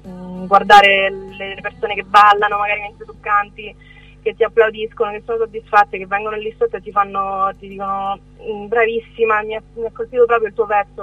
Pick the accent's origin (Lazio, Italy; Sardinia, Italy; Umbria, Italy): Lazio, Italy; Rome; Ho 19 anni, vengo da Roma e ho iniziato a cantare da quando sono piccola.